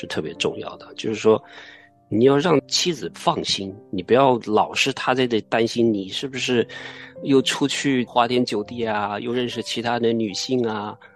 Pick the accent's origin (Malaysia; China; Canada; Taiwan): China; 用我们中国人的话来说